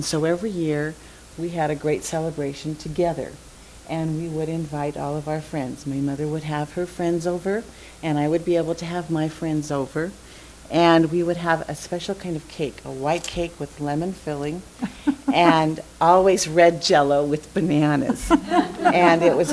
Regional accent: La Crosse, Wisconsin, United States; I am from La Crosse, Wisconsin. I grew up in Wisconsin.

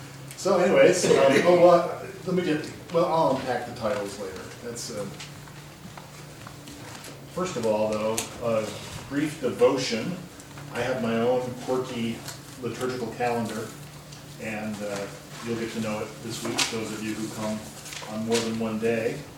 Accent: Columbus, Ohio, United States; I'm from Columbus, Ohio. I'm on the faculty at Trinity Lutheran Seminary there.

